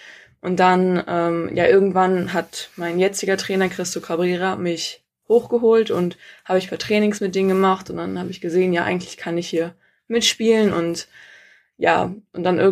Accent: Rostock, Mecklenburg-Vorpommern, Germany; now in Berlin, Germany; Wie gesagt, bin ich in Rostock aufgewachsen.

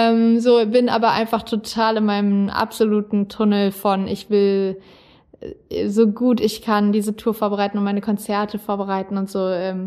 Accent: Kassel, Hesse, Germany; Also zum Beispiel spielen wir in Kassel, da wo ich herkomme, wo ich aufgewachsen bin und geboren bin

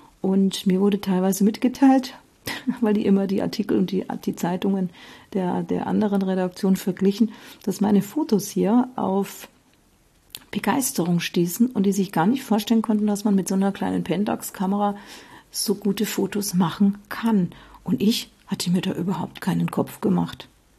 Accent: Bavaria, Germany; bei uns damals im Ort, bei dem ich aus der Oberpfalz, wo ich herkomme

